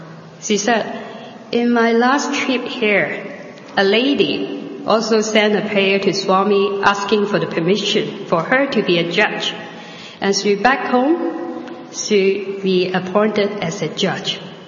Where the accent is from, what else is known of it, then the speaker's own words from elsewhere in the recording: Hong Kong; She asked me where I come from. I said to her, "I come from Hong Kong."